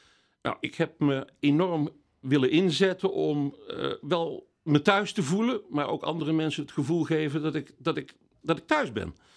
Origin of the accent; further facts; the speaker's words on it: North Brabant, Netherlands; also born or lived in Meerle, Belgium; now in Castlereagh; Dat zijn mijn voorouders, ja. Dus ondanks mijn vreemde Italiaanse naam ben ik echt geboren en getogen Brabander.